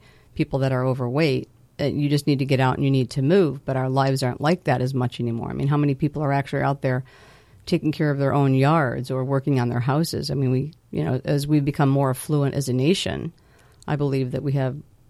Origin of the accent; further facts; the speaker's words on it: East Coast, United States; I was at a rock quarry on the East Coast because I grew up on the East Coast.